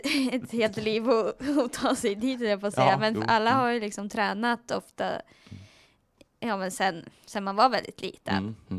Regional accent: Västerås, Västmanland County, Sweden; Jag är från Västerås och tränade med min mamma där tills jag var 14.

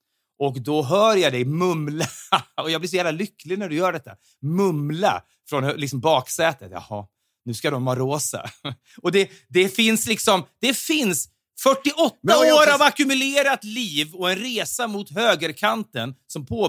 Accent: Ljungaverk, Västernorrland County, Sweden; när jag växte upp i Ljungaverk.

